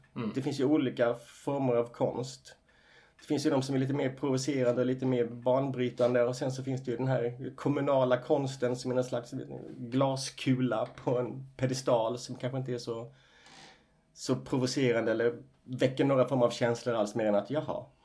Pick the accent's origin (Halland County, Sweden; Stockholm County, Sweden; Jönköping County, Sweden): Halland County, Sweden; Gullbrandstorp; Väldigt småstads, i Gullbrandstorp där jag växte upp. Ah. Utanför Halmstad.